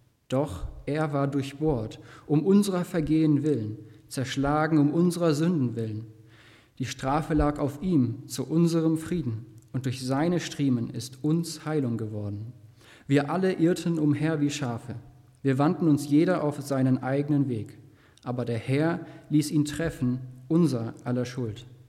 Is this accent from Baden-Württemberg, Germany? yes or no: yes; Steinen, Baden-Württemberg, Germany; Wir kommen aus Steinen im Wiesental